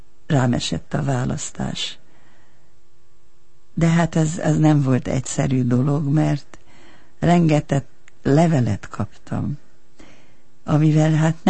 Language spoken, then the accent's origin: Hungarian; Subotica, Vojvodina, Serbia; born there; moved away; hát ugye én Szabadkán születtem, aztán mentünk tovább